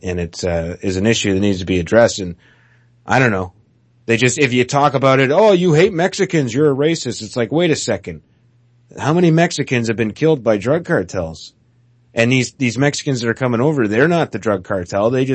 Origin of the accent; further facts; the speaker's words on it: Canada; As a Canadian, I can't get across the border very easy into America.